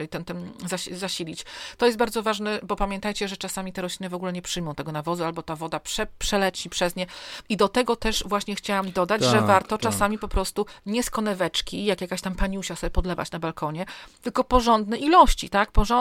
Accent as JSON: {"language": "Polish", "region": "northern Poland", "country": "Poland", "said": "bo my jesteśmy akurat z północy"}